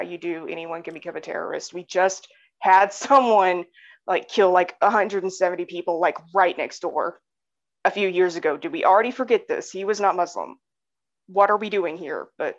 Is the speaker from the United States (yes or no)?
yes; Arkansas, United States; I was born and raised in Arkansas. So we're talking like tiny, tiny podunk rural Arkansas.